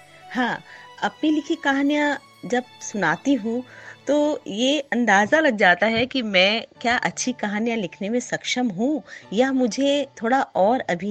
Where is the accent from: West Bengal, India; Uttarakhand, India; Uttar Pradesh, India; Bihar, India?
West Bengal, India; Kolkata; born there; now in Delhi, India; मैं कलकत्ते में जन्मी थी